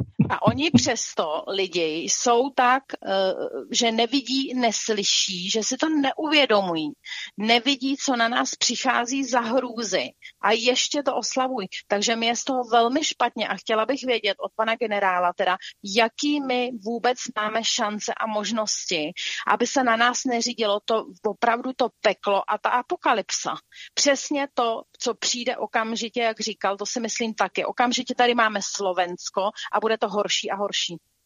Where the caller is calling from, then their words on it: Prague, Czechia; jsem posluchačka z Prahy